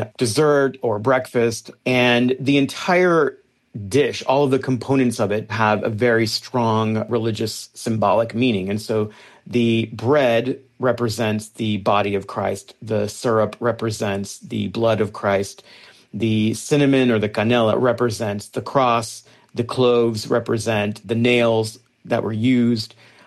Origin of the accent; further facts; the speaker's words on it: Austin, Texas, United States; So I grew up in Austin, Texas, and what was very common in Austin at that time during the 70s